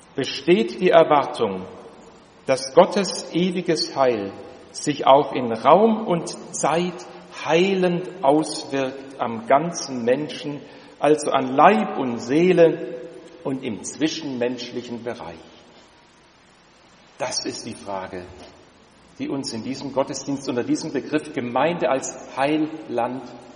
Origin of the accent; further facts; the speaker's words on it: Berlin, Germany; Ich sagte Ihnen, ich komme aus Berlin